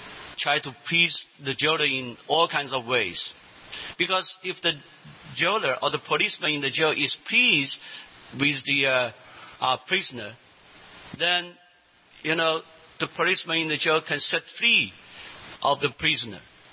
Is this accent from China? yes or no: yes; China; English is a second language; Because I'm from China